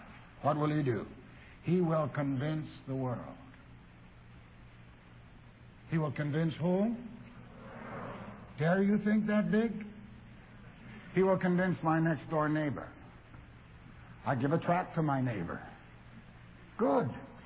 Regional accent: Canada; because I'm a Canadian.

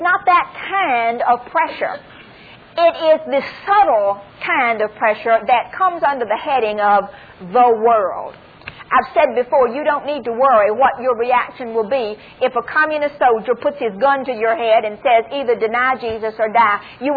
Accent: United States; and I'm an American, and God knows I'm proud to be, and will defend my country

